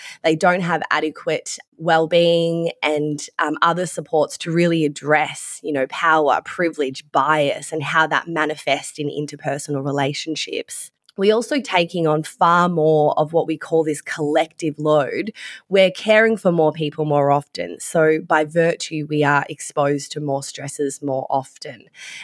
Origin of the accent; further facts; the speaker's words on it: Victoria, Australia; I'm a very proud Barbara woman. I hail from Innisfail, Herberton, Atherton, but I'm born and raised here on Kulin Country.